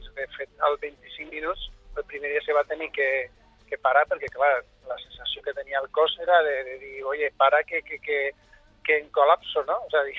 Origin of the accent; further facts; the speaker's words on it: Madrid, Community of Madrid, Spain; born there; perquè jo soc nascut aquí a Madrid